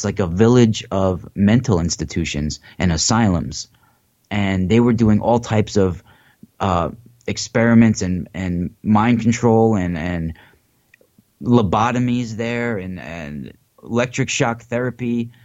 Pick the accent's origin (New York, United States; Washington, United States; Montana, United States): New York, United States; Haverstraw; I grew up in Rockland County in Haverstraw, New York. And talk about an ancient land.